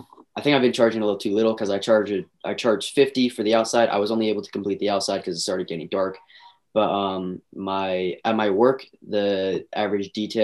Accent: Vacaville, California, United States; also born or lived in Vallejo, California; Okay, so I'm originally born in Vallejo, California. I was raised in Vacaville.

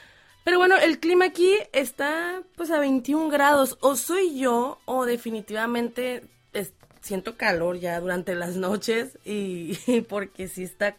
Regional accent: Mexico; como mexicanos siempre nos mantenemos como pisándole los talones ahora sí que al gobierno

